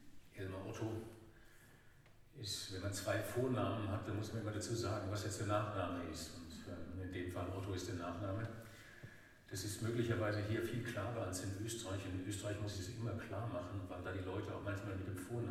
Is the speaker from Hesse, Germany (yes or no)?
yes; Korbach, Hesse, Germany; Ich bin aufgewachsen in Nordhessen, in der Nähe von Kassel. Ich habe irgendwann mal gesagt, ich bin da groß geworden.